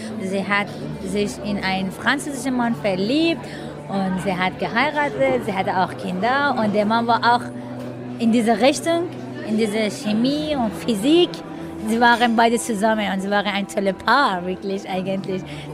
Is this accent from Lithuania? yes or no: no; Iran; German is a second language; moved away as an adult; also born or lived in Afghanistan; now in Germany; Ich komme ursprünglich aus Afghanistan, aber ich bin in Iran aufgewachsen und ich habe dort ein Jahr Biochemie studiert. Fast 2 Jahre bin ich in Deutschland und ich studiere an der Goethe-Universität.